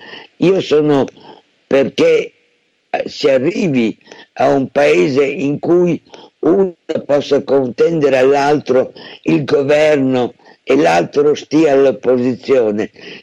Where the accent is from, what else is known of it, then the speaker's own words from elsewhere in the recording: Bologna, Emilia-Romagna, Italy; vengo da Bologna, quindi li ho visti in ogni loro performance politica